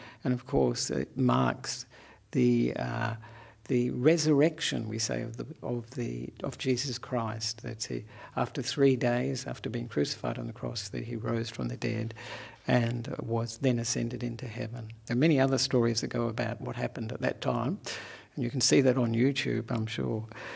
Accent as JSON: {"language": "English", "town": "Perth", "region": "Western Australia", "country": "Australia", "tie": "born there", "also_born_or_lived": "Sri Lanka", "said": "I'm an Australian monk who was born in Perth"}